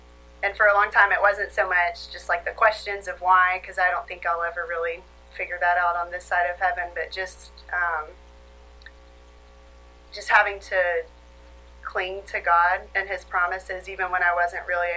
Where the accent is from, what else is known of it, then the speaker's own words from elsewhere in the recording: Alabama, United States; now in Fort Worth, United States; I'm from Alabama. I just graduated from Harding last May, and I moved here to Fort Worth in August to start graduate school at TCU.